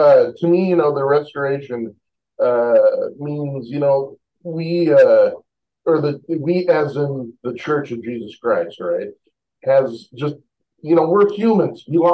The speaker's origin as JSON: {"language": "English", "region": "Oregon", "country": "United States", "said": "Hey, you know, you guys are both from Utah. I'm from Oregon. I feel outnumbered right now."}